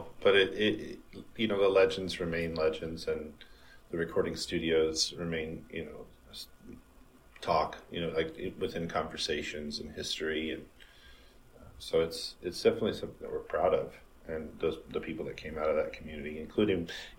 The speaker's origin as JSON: {"language": "English", "town": "Amarillo", "region": "Texas", "country": "United States", "tie": "born or raised there", "lives_now": "Aurora, United States", "said": "Well, I mean, there's a lot to talk about with Amarillo. It's a unique place."}